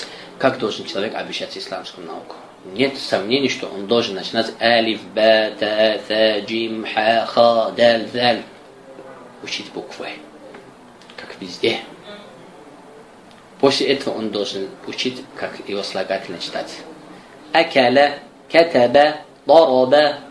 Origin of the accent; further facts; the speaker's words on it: Azerbaijan; Russian is a second language; moved away; так как я азербайджанец. И уже более 10 лет я не был в Азербайджане и забыл русский язык тоже.